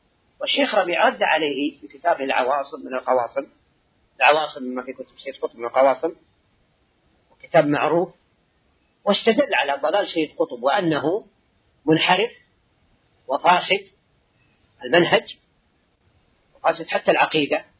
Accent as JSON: {"language": "Arabic", "country": "Saudi Arabia", "said": "في بلادنا السعودية،"}